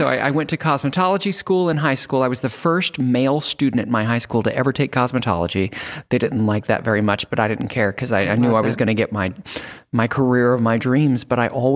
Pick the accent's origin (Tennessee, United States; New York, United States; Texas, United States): Texas, United States; San Antonio; I grew up in San Antonio, Texas. And I was raised by my grandmother, pretty much, my grandparents.